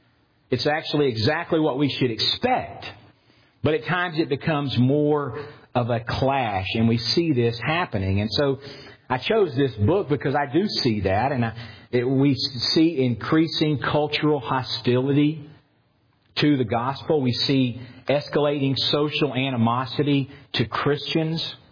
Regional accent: United States; I preach in English, of course, because that's the only language I know. After all, I'm an American. We just know one language.

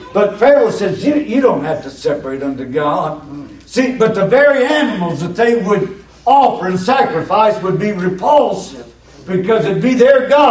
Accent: Ardmore, Alabama, United States; I am from Ardmore, Alabama, and I'm not trying to bring worldly things

